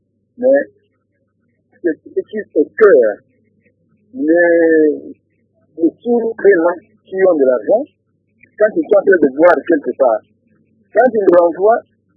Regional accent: Bukavu, South Kivu, DR Congo; Chez nous, à Bukavu, les gens étudient.

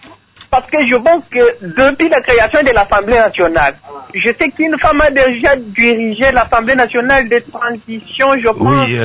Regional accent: Miabi, Kasaï-Oriental, DR Congo; moi, je suis Kassaïen d'origine. J'ai évolué chez nous à Miabi.

